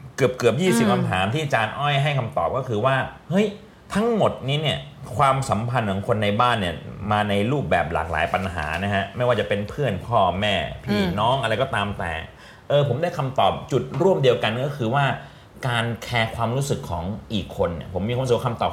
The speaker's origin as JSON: {"language": "Thai", "region": "Trat", "country": "Thailand", "said": "ตอนที่พ่อผมเสียใหม่บ้านเราอยู่ที่จังหวัดตราด"}